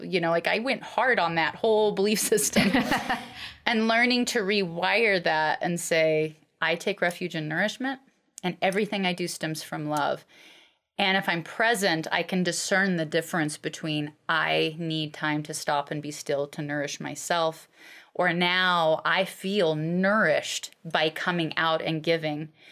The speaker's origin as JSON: {"language": "English", "region": "Alaska", "country": "United States", "tie": "born or raised there", "said": "I grew up in Alaska. My mom left when I was 8."}